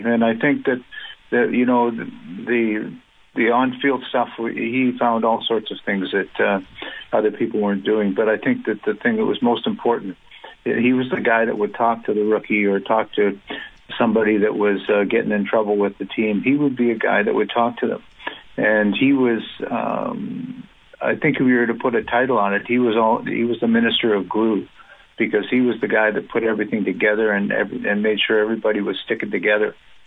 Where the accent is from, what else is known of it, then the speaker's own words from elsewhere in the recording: Canada; I'm a kid from Canada.